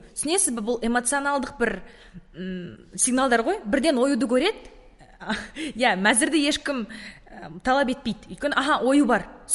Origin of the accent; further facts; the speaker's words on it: Oskemen, East Kazakhstan Region, Kazakhstan; мен Өскеменненмін.